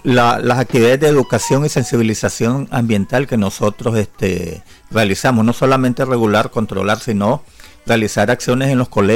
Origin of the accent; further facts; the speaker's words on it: Nicaragua; no solamente como como nicaragüenses, sino ante el mundo